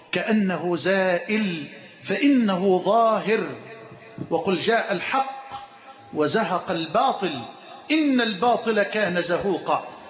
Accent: Egypt; اللهم اجعل بلدنا مصر أمنا أمانا سخاء رخاء

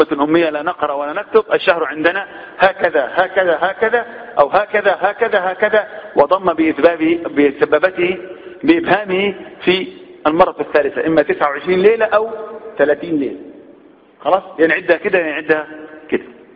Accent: Egypt

